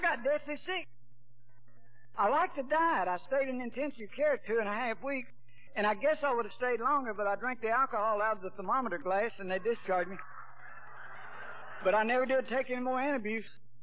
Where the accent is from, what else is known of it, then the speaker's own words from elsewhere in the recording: Georgia, United States; I grew up in churches in South Georgia